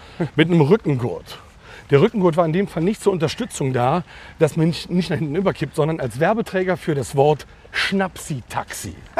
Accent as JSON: {"language": "German", "region": "North Rhine-Westphalia", "country": "Germany", "said": "Jetzt komme ich nur mal aus dem Oberbergischen."}